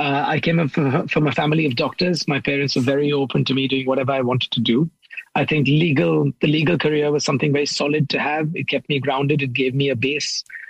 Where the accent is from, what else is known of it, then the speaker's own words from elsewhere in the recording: India; growing up in India.